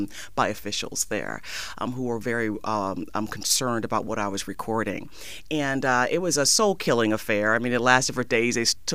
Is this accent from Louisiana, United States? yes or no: yes; Louisiana, United States; He's from my hometown. He's from my hometown.